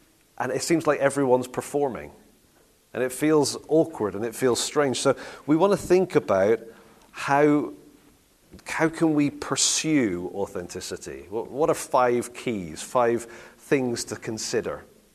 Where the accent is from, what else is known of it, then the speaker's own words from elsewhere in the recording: Italy; also born or lived in England; I grew up partly in Italy and partly in England